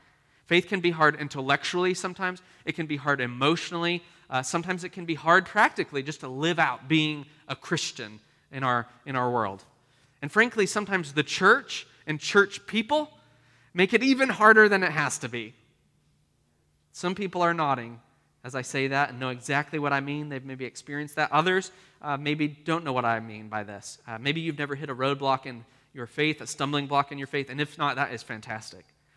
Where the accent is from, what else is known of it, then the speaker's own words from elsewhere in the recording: Oklahoma, United States; You know, I grew up in church. I grew up in the Episcopal Church here in Oklahoma.